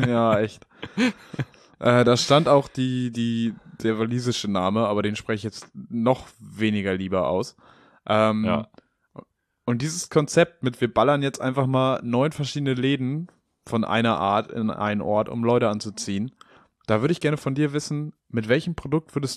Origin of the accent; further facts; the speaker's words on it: Hamburg, Germany; Einmal irgendwie nach Ortensen, da so ein bisschen die Orte abgehen. Und auf jeden Fall auch in Hamm so, weil da habe ich halt auch viele Bezugspunkte.